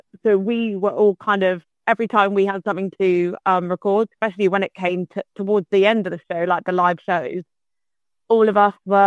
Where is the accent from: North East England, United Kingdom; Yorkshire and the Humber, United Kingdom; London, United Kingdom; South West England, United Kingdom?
South West England, United Kingdom; St Ives; I am currently in my hometown in St. Ives in Cornwall.